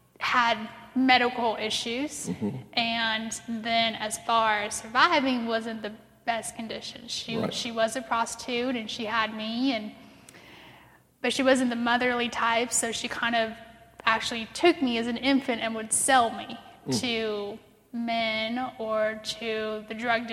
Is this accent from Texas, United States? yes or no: no; San Diego, California, United States; born there; I was born in San Diego, California, and that's kind of the, you know, on the other coast, and you've got the ocean, the Navy base, and all of that stuff.